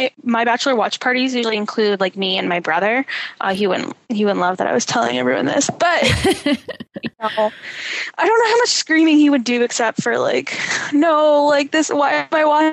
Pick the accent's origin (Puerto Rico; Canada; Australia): Canada; I didn't get that commercial being Canadian